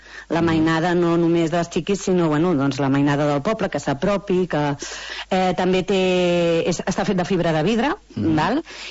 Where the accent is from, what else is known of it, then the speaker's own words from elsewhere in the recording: Begur, Catalonia, Spain; aquí, som de Begur, no?